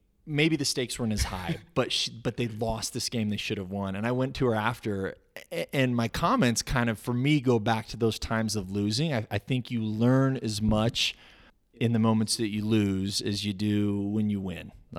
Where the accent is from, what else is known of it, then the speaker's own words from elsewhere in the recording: Utah, United States; also born or lived in Los Angeles, United States; I grew up in Utah. I was born in L.A., but really call Utah home. Went to school here through college